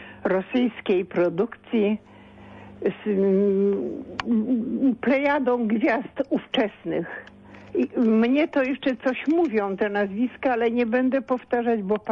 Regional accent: Masovian Voivodeship, Poland; pochodzę z niewielkiego miasta na Mazowszu.

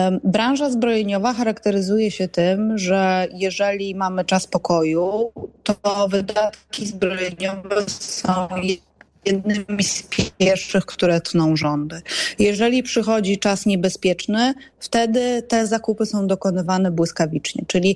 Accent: Poznań, Greater Poland Voivodeship, Poland; Ja się cieszę też jako poznanianka, że taki nowy duch będzie tchnięty w zakłady w Poznaniu.

